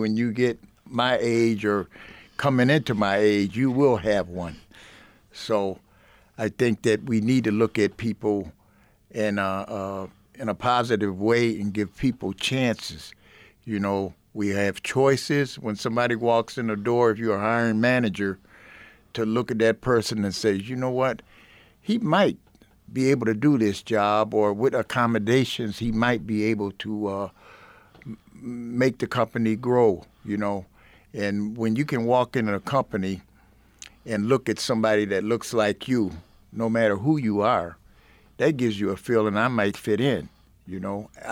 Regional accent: Buffalo, New York, United States; I grew up in Buffalo, in the inner city of Buffalo.

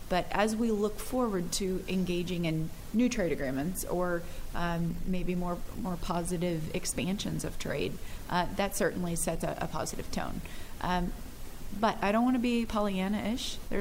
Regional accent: Missouri, United States; I'm from Missouri originally.

